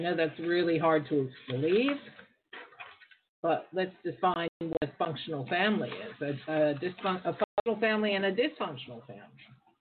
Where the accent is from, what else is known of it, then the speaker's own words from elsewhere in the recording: California, United States; And, of course, I'm American, and I'm from there, and I have loads of family and friends there